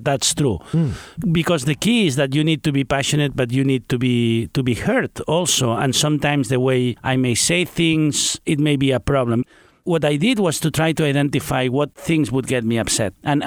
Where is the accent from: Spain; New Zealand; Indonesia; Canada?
Spain; English is a second language; now in United States; I'm from Spain, and we are very straight also.